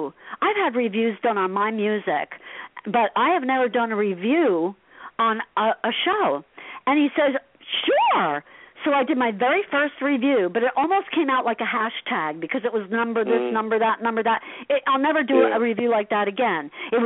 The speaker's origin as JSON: {"language": "English", "town": "Asbury Park", "region": "New Jersey", "country": "United States", "tie": "born or raised there", "said": "I mean, growing up in Asbury, well, which I did, but growing up in anywhere in New Jersey, it's like a real plus"}